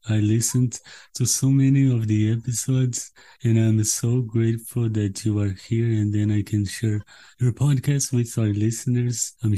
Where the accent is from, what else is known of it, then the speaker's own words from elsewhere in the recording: Brazil; I'm from Brazil.